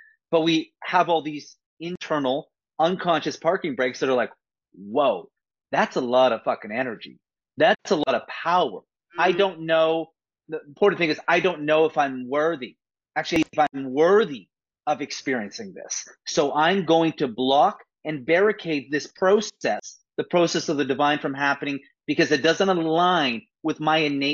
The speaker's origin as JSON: {"language": "English", "town": "Vancouver", "region": "British Columbia", "country": "Canada", "said": "So I'm in Vancouver, BC, Canada. So I am Canadian. I'm in a very similar climate to you, Safia, because I know you're in London. So it basically just rains cats and dogs all the time. I'm 36 years old"}